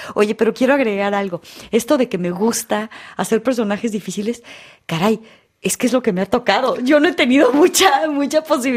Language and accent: Spanish; Mexico; born there; first language French; Entonces, donde nací, claro, es el español. Entonces, yo soy una persona completamente bilingüe, porque sí, la primera lengua que escuché de chiquitita, de bebé, es francés, porque pues estaba en los brazos de mi madre, pero estaba en México, ¿no?